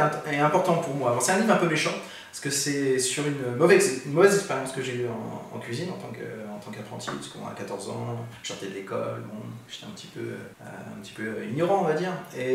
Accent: Issoudun, Centre-Val de Loire, France; à Issoudun, d'où je viens, dans le Berry, parce que je suis alsacien, je viens de Berry.

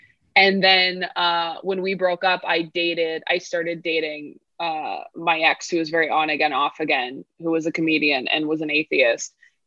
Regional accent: California, United States; born or raised there; also born or lived in Riverside County

